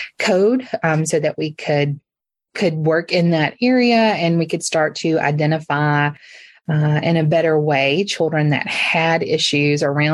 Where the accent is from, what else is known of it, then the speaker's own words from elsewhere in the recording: Alabama, United States; And since I am from Alabama originally, we decided to try for it.